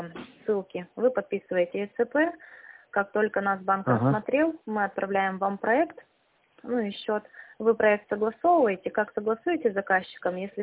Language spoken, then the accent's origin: Russian; Irkutsk, Irkutsk Oblast, Russia; Нет, мы из Иркутска.